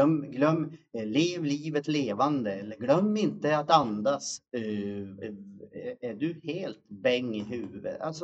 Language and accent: Swedish; Umeå, Västerbotten County, Sweden; jag är från Umeå då.